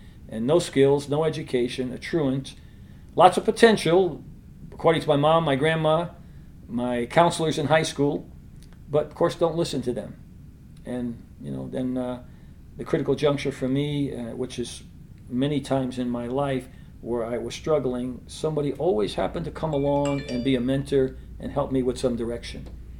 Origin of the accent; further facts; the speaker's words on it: New York City, New York, United States; My parents spoke Spanish as a first language, and my generation was the first to learn English. We grew up in Harlem, which was a poor area.